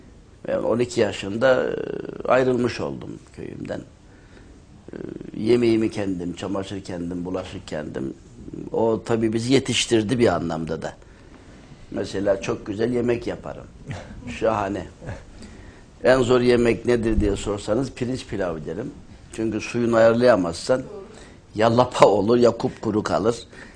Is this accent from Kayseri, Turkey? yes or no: yes; Şıhlı, Kayseri, Turkey; Ben memleketim Kayseri, Develi ilçesinden bir kasabasından, Şıhlı kasabasından. Orada ilkokulu falan orada okudum.